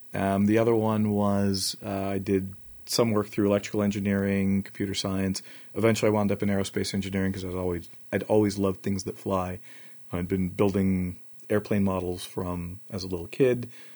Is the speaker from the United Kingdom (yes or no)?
no; Brazil; also born or lived in Tunisia / Turkey; That's where we spent, where I spent sort of the most part. So I went to high school in Brazil.